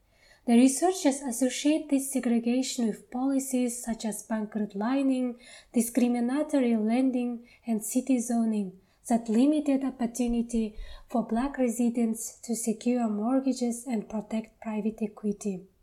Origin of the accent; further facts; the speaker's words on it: Kazakhstan; in my hometown in distant Kazakhstan